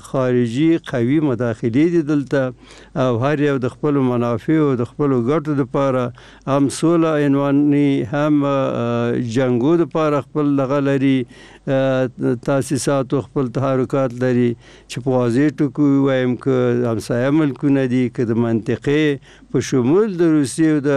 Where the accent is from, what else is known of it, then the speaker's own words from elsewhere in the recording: Afghanistan; افغانان وژل کیږي افغانانو کور ورانیږي نو خو زه هم افغان ی